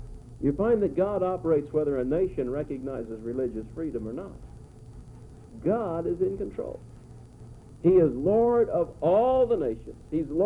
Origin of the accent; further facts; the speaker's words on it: United States; Now that's difficult for me as an American to understand